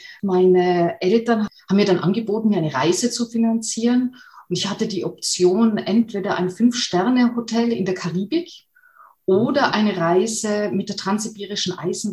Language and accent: German; Austria; moved away as an adult; now in Germany; Ich bin in Österreich geboren und auch aufgewachsen bis zu meinem 18. Lebensjahr, kam dann durch den Wunsch, an die Kunstakademie zu gehen und Bildhauerei zu studieren nach Deutschland.